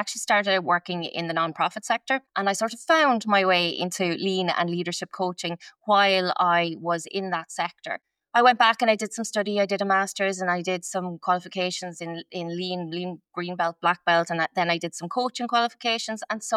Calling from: Kildare, Leinster, Ireland; I'm joining from Ireland, from a place called Kildare in Ireland today

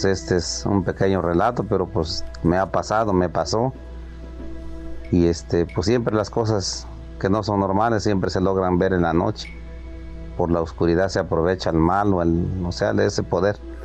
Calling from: Soyotla, Puebla, Mexico; desde aquí de la Sierra Norte de Puebla, para ser exactos, del municipio de Huitzilán de Cerdán. Mi comunidad aquí se llama Soyotla.

